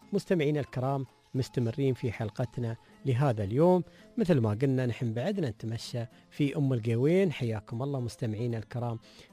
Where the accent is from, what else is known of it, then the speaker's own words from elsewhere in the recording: United Arab Emirates; عندنا في الإمارات